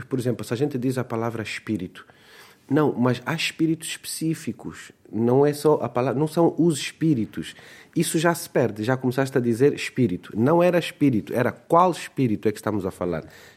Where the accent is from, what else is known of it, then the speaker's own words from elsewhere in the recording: Luanda, Angola; born there; first language Portuguese; Eu nasci em Luanda, num contexto urbano, plenamente cercado e até refugiado na língua portuguesa. É mesmo a minha língua materna.